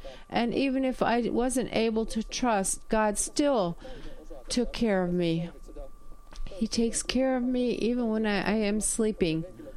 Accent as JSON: {"language": "English", "town": "Kivijärvi", "region": "Central Finland", "country": "Finland", "said": "I am from Kivijärvi, and on the old RY, the wall of the old RY there was this text."}